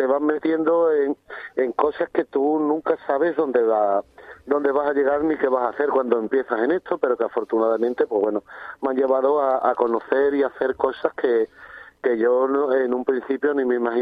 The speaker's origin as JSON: {"language": "Spanish", "town": "Lebrija", "region": "Andalusia", "country": "Spain", "tie": "born or raised there", "said": "yo tengo que vanagloriar a mi tierra, porque la verdad, como mi tierra, no hay ninguna. Y en el sitio que está ubicado, Lebrija no se pasa"}